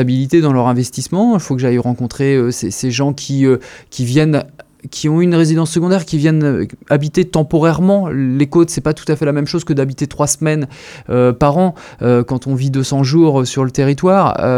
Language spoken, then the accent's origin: French; Saint-Malo, Brittany, France; Moi, j'ai grandi à Saint-Malo, j'ai pas pu habiter à Saint-Malo.